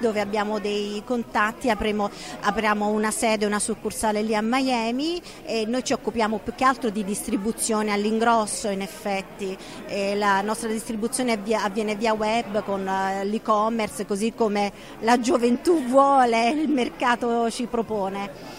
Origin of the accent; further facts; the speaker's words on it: Naples, Campania, Italy; also born or lived in Tuscany; io da buona partenopea, donna mediterranea, ho un grande amore per i colori